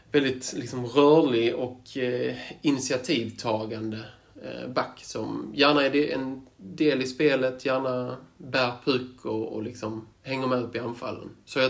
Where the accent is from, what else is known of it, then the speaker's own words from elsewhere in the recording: Ängelholm, Skåne, Sweden; Jag är uppvuxen i Ängelholm